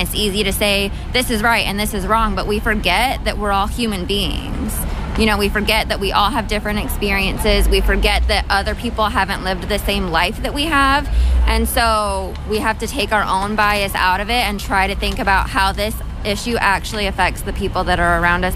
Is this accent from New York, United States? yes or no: no; North Carolina, United States; I am from Iredell County, North Carolina.